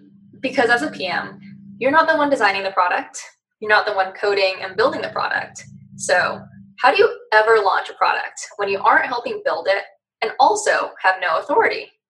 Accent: Palo Alto, California, United States; So I grew up in Palo Alto. Honestly, did not think I would end up in tech because I wanted to break away from the typical Palo Alto stereotype, but here I am.

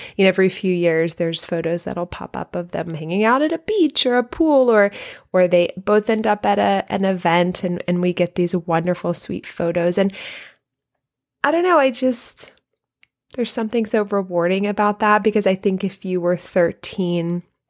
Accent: Shreveport, Louisiana, United States; We didn't have theaters. I grew up in Shreveport, Louisiana. We didn't have movie theaters that were really showing independent film that much.

